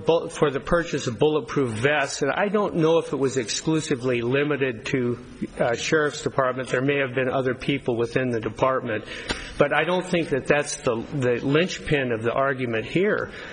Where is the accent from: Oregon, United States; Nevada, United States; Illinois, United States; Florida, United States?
Nevada, United States; Reno; I'm from Reno, Nevada.